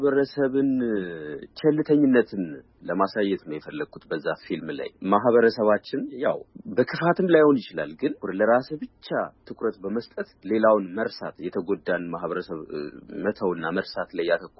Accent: Addis Ababa, Ethiopia; moved away as an adult; now in abroad; ውጭ ሀገር ብኖርም ያደግኩት ትልቅ እስከሆን ድረስ የኖርኩት ኢትዮጵያ ውስጥ ነው፣ አዲስ አበባ ነው።

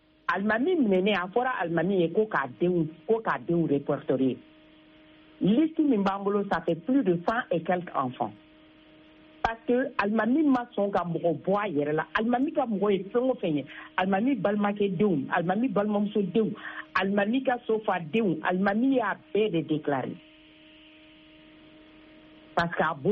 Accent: Mali; bon moi d'abord je suis vraiment une malienne je suis une malienne

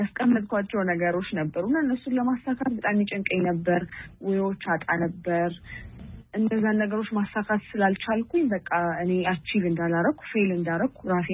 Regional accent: Addis Ababa, Ethiopia; ያደኩት እዚህ አዲስ አበባ ነው።

